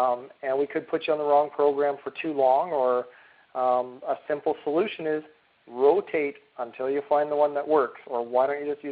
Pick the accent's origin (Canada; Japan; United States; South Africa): Canada; I'm a Canadian-Irish kid myself